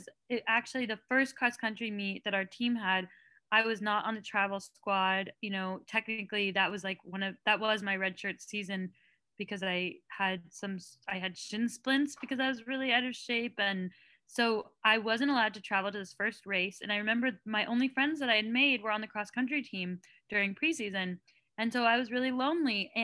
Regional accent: California, United States; You know, it was across the country. I grew up in the Bay Area, so it felt really different

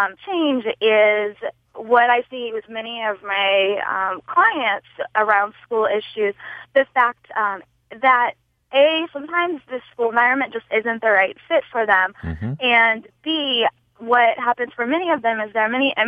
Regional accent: Texas, United States; I'm from Texas originally, where at least at the time when I graduated in 99, there was a mandatory drop age of 18 for attendance.

